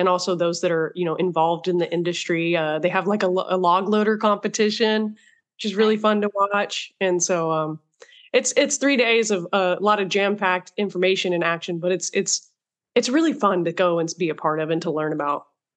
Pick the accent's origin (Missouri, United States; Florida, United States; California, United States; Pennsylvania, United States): California, United States; I grew up going to ag shows. Mm-hmm. I'm from the Central Valley.